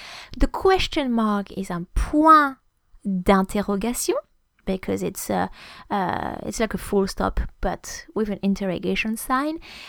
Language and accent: English; Grand Est, France; first language French; English is a second language; I'm a native French speaker as well. I grew up in the Champagne region in France.